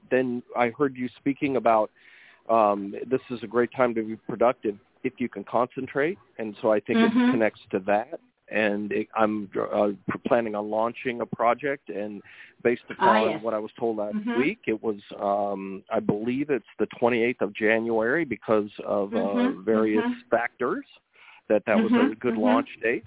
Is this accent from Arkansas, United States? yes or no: no; Royal Oak, Michigan, United States; born there; I was born in Royal Oak, Michigan at 9:03 p.m.